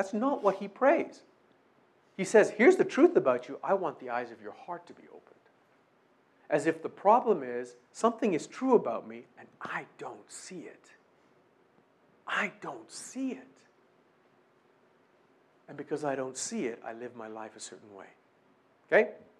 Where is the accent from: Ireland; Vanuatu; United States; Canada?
Canada; I am a Canadian. I am a Canadian. I don't have to try and feel like a Canadian. I don't have to try and pretend to be a Canadian.